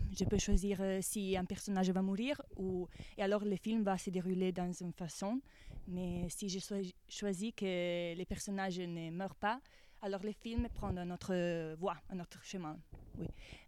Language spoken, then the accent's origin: French; Livorno, Tuscany, Italy; French is a second language; now in Nice, France; je suis une stagiaire italienne, je viens de la Toscane, de l'Italie, non, près de Florence, de Livorno, et je suis ici pour faire un stage dans le Théâtre National de Nice.